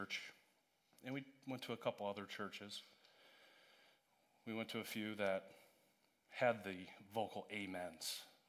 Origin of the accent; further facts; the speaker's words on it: Aledo, Texas, United States; So growing up in Aledo, what did every boy want to be? He wanted to be an Aledo Green Dragon.